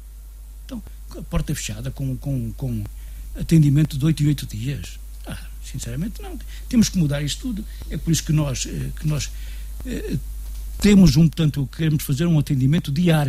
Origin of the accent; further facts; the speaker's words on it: Romãs, Viseu, Portugal; Eu, como candidato, sou de Romãs, freguesia de Romãs.